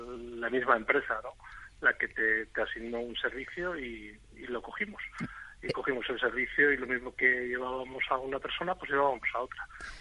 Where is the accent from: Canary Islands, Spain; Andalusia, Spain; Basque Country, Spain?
Basque Country, Spain; Bueno, yo soy de aquí, de todo, soy nacido en el País Vasco y entonces pues sí, me he criado de toda la vida aquí.